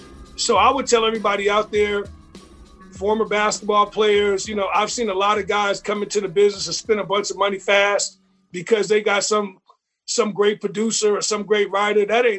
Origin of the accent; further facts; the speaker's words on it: Gary, Indiana, United States; I came from Gary, Indiana, so I already knew what the struggle was in life.